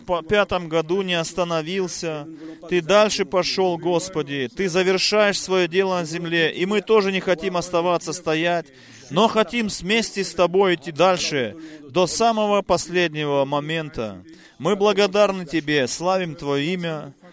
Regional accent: Toronto, Ontario, Canada; из Торонто. Я приношу приветы от церкви тамошней.

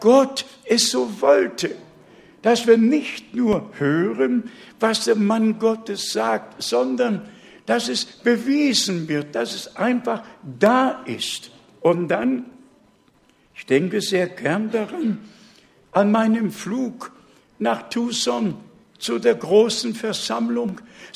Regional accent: Warmian-Masurian Voivodeship, Poland; born there; Ich bin ja auf der Landwirtschaft geboren, habe ich auch schon einige Male gesagt, ungefähr auf halbem Wege zwischen Danzig und Königsberg.

